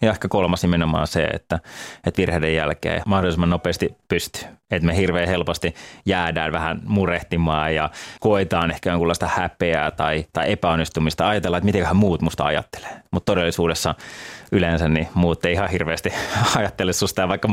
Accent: Helsinki, Uusimaa, Finland; Mä olin stadilainen niin kuin identiteetiltäni niin sanotusti.

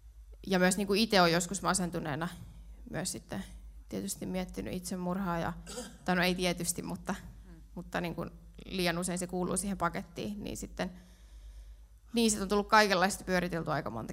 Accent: Lapua, South Ostrobothnia, Finland; mä olin itse Lapualta kotoisin, niin silloin kun olin yläasteella

